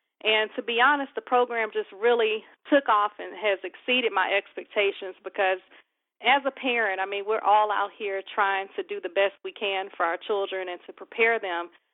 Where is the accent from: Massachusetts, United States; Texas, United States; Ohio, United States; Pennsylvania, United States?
Texas, United States; Houston; now in Maryland, United States; I'm actually originally from Houston, Texas.